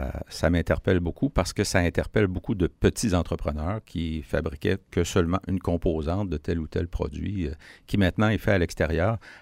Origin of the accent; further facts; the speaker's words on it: Quebec, Canada; moi, je suis du Bas-Saint-Laurent